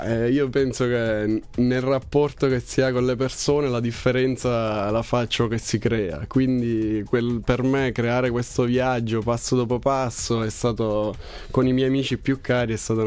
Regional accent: Southern Italy, Italy; Io essendo terrone preferisco il caldo e il mare, essere onesti.

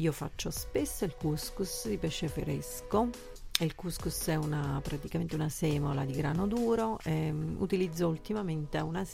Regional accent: Mazara del Vallo, Sicily, Italy; Allora, io da Mazara del Vallo, provincia Trapani, okay. La zona occidentale della Sicilia

